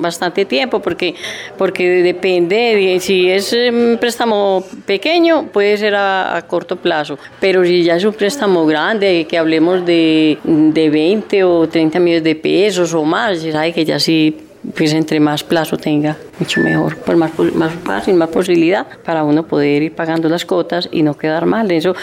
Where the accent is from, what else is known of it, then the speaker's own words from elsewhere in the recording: Llanadas, Antioquia, Colombia; now in La Ceja, Colombia; Vengo de la vereda de Llanadas, llevamos 18 años viviendo acá en La Ceja.